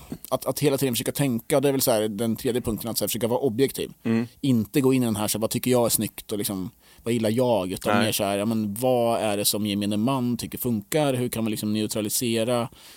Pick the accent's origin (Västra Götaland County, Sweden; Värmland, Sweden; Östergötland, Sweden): Östergötland, Sweden; Finspång; och jag är själv liksom från Finspång och tycker att det är helt, helt fantastiskt där